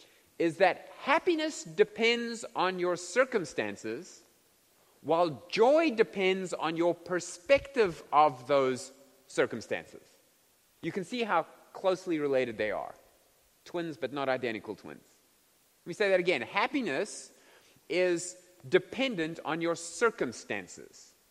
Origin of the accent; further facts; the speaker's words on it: South Africa; Most people I grew up with in South Africa will never go there.